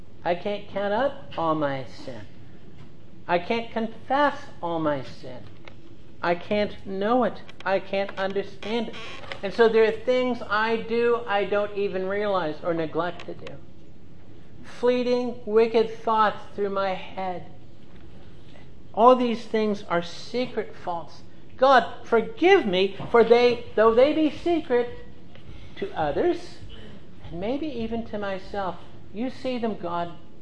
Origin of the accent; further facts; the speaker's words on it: Cincinnati, Ohio, United States; pastor of the church I grew up in down in Cincinnati had him from when I was in junior high all the way through high school.